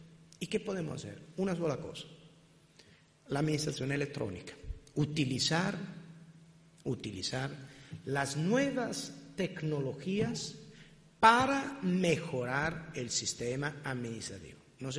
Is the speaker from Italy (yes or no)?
yes; Italy; Spanish is a second language; No sé si porque no tenemos suerte nosotros italianos con las instituciones europeas